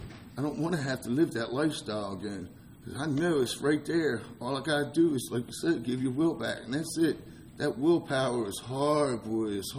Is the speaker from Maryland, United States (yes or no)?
yes; Baltimore, Maryland, United States; You know, like I said, I'm from Baltimore. It's rough up in Baltimore. I mean, it's really getting bad now for all the gangs and all, but, you know, I still love it there. It's my home. It's where I grew up.